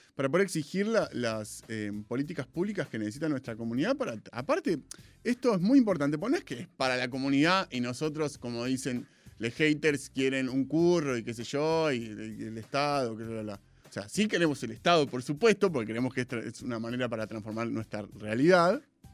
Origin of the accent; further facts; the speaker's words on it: Argentina; ir a Brasil y que no me crean cuando decía, no, soy argentino, no me cree.